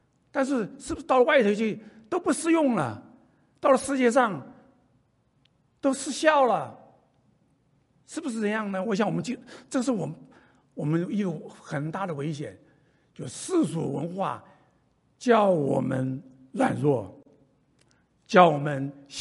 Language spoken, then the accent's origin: Chinese; Taiwan; 我们从台湾来的那更是太多了，每条街每条巷太多的偶像